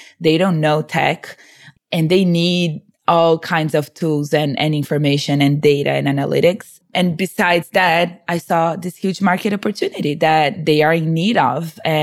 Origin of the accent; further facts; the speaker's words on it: Brazil; English is a second language; I'm originally from Brazil, as you may notice, my accent